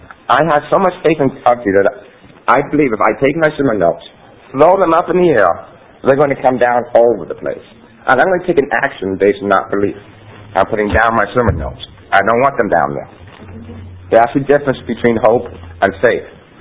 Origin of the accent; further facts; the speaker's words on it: Portland, Oregon, United States; I'm from Portland, Oregon, and I'm a basketball fan.